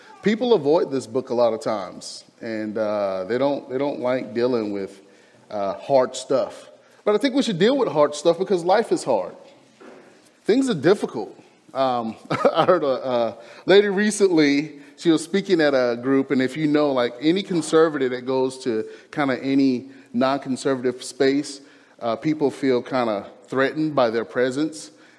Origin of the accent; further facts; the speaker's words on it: Lexington, North Carolina, United States; I grew up in Lexington, North Carolina.